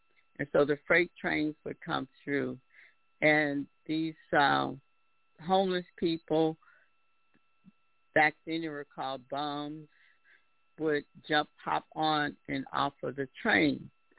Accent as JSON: {"language": "English", "town": "Benton Harbor", "region": "Michigan", "country": "United States", "tie": "born or raised there", "also_born_or_lived": "Detroit, United States", "said": "I was born in the state of Michigan in a little town called Benton Harbor. I grew up partly in Benton Harbor and also in Detroit, Michigan."}